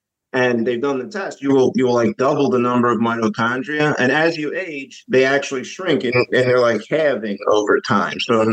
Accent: Philadelphia, Pennsylvania, United States; now in Chicago, United States; I'm originally from Philadelphia, as a lot of listeners already know.

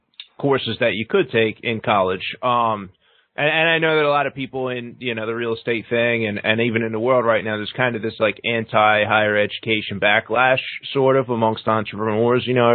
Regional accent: Philadelphia, Pennsylvania, United States; moved away as an adult; now in Chicago, United States; That's why I moved out to Chicago. So I'm from Philadelphia, and 2005 or six is when my daughter moved here with her mom.

